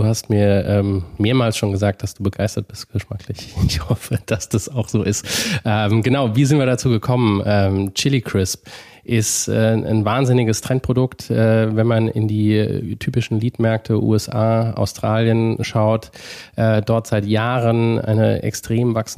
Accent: Darmstadt, Hesse, Germany; aus meiner Heimatstadt Darmstadt

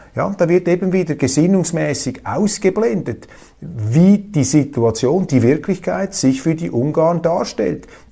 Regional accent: Switzerland; Die Schweizer sind sehr, sehr europäisch veranlagt und als Schweizer sage ich, ein guter Europäer ist skeptisch gegenüber der Europäischen Union

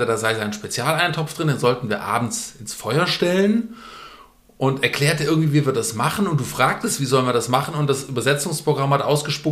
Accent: Baden-Württemberg, Germany; born there; accent: Swabian; ich bin ja Schwabe von Geburt an.

